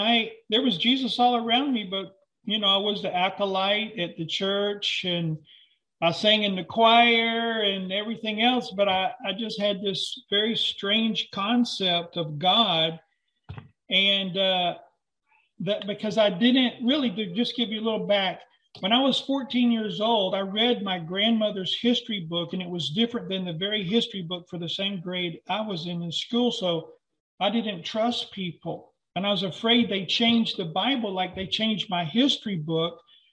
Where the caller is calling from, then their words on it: The Woodlands, Texas, United States; We might not be very far from you. We're in North Houston in the Woodlands.